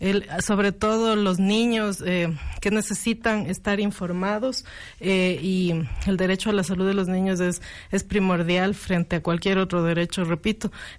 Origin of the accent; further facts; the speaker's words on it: Ecuador; lo que nos caracteriza como ecuatorianos es haber sido los pioneros, ¿no?